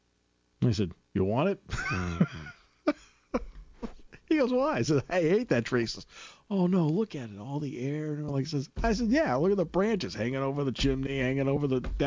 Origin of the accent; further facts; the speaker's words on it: Enfield, Connecticut, United States; And I grew up in Enfield, Connecticut.